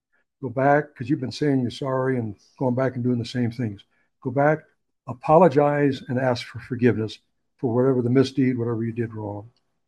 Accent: Avon Lake, Ohio, United States; My first meeting was in my hometown of Avon Lake, Ohio.

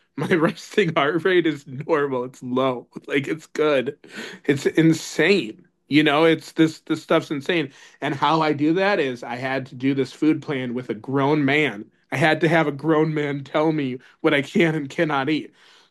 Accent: Chicago, Illinois, United States; now in Wisconsin, United States; I am from Chicago. I'm born and raised. I'm Wisconsin now.

